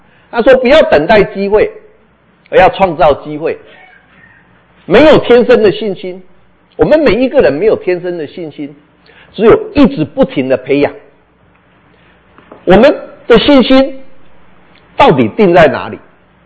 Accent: Taiwan; 从小我们就在台湾长大的

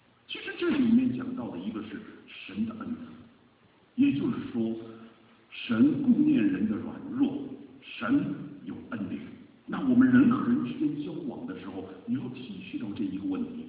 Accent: China; 这个我们中国人呢，是这个天生的这个会做生意，对不对？

